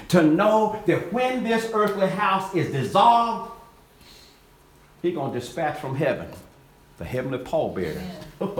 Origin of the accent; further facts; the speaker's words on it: Long Beach, California, United States; I grew up in Long Beach